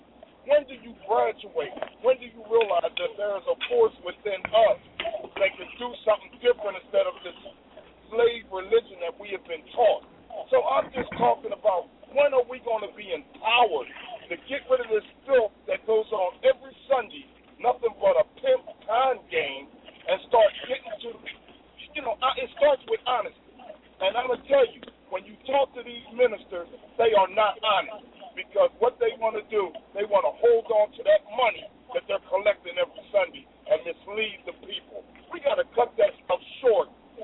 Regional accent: Philadelphia, Pennsylvania, United States; I'm from Philadelphia.

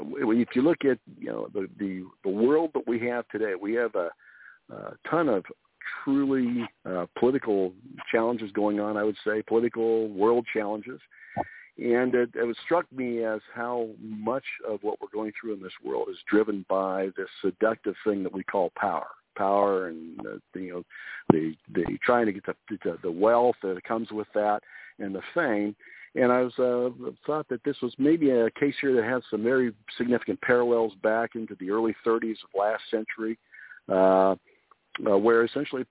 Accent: Colorado, United States; also born or lived in Syracuse, New York; now in San Diego, United States; I was actually born way back east. I was born in Syracuse, New York, but I was raised in Colorado. And I've spent the second half of my life here in Southern California, in the San Diego area.

